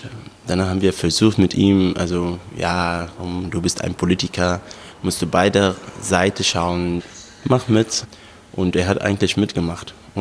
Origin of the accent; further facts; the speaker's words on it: Aleppo, Aleppo Governorate, Syria; German is a second language; Ich komme aus Syrien, Aleppo, 28 Jahre alt.